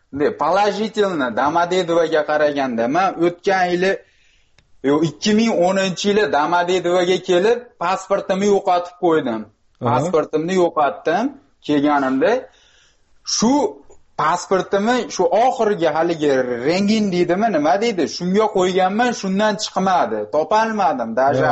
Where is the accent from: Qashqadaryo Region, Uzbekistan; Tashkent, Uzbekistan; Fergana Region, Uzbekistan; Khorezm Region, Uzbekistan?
Fergana Region, Uzbekistan; now in Moscow, Russia; Moskvadan telefon. … Farg'onadanman.